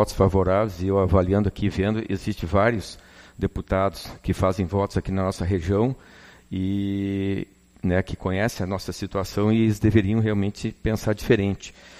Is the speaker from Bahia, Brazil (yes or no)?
no; Rio Grande do Sul, Brazil; Eu acho que nós, como gaúcho, quando a gente é homem, a gente tem que honrar o fio de bigode.